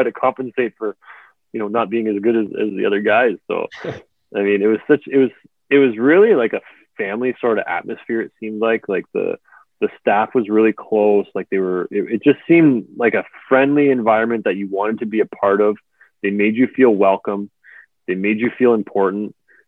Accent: Windsor, Ontario, Canada; I had a choice to go to University of Windsor, play in my hometown, or I was trying to go out west and trying on my own.

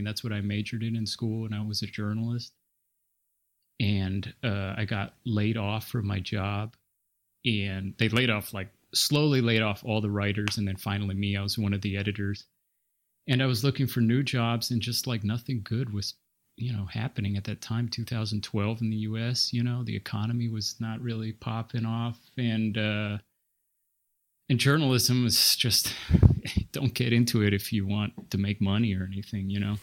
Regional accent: Scotland, United Kingdom; born there; well, I was born in Scotland, but it's just my dad happened to be living there.

